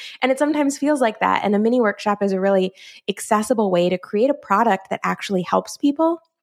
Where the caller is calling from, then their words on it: Nashville, Tennessee, United States; I'm in Nashville, so middle of the U.S., and happy to be here.